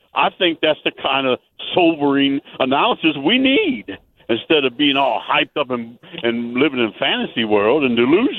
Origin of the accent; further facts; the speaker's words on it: Detroit, Michigan, United States; And I'm from Detroit originally